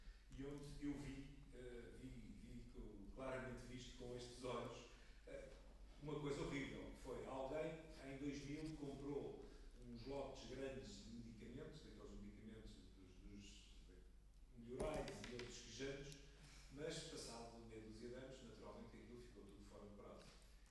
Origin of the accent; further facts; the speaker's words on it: Mafra, Lisbon, Portugal; sou de Mafra